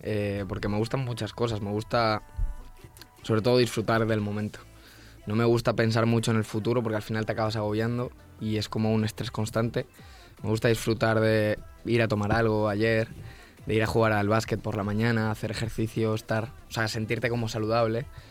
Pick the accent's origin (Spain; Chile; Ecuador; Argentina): Spain; Galicia